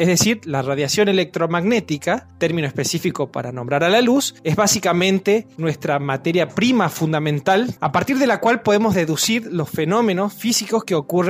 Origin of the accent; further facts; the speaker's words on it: Argentina; nosotros como científicos argentinos trabajamos en nombre de nuestro país